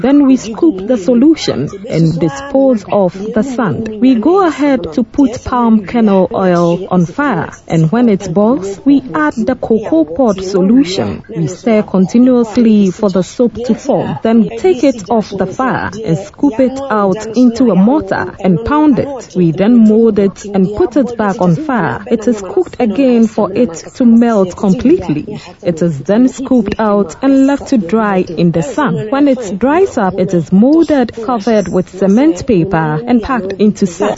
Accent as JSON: {"language": "English", "country": "Nigeria", "said": "I'm a Nigerian"}